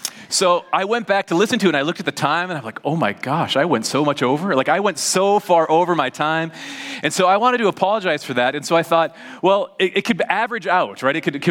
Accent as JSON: {"language": "English", "town": "Duluth", "region": "Minnesota", "country": "United States", "tie": "born or raised there", "said": "I grew up in Duluth, and we lived in Duluth. My wife and I lived in Duluth until we had our oldest daughter, who's going to be 16 next month. And so we've lived in the cities for over 15 years now."}